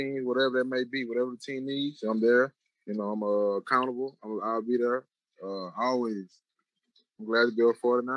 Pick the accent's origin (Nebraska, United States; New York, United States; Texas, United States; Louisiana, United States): Louisiana, United States; Well, I grew up watching the 49ers. I grew up in Louisiana, you know, obviously the Saints too.